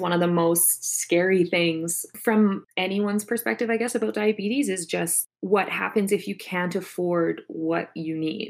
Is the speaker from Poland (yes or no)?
no; Canada; As a Canadian, I'm very privileged in that way.